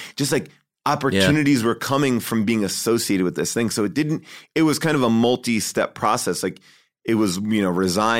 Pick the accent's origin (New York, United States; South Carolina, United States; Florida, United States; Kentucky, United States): New York, United States; Long Island; born or raised there